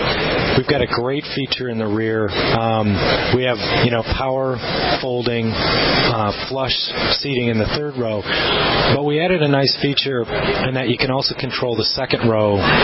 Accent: Chicago, Illinois, United States; And I've driven that vehicle four different times back and forth to Chicago, my hometown.

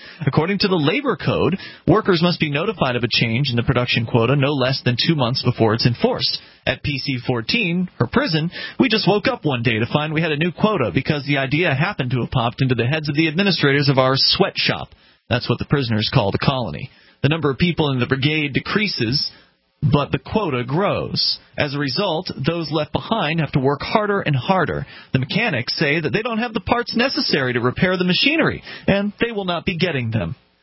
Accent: Florida, United States; now in New Hampshire, United States; the reason why you and I moved here, Johnny Ray, from different places. You came from North Carolina, I came from Florida.

